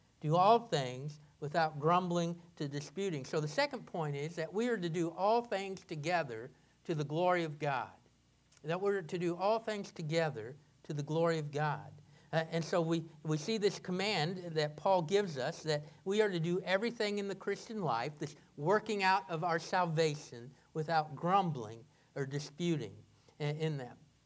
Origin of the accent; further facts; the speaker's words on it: United States; I said, well, I'm not sure as an American soldier I can become a Spanish legionnaire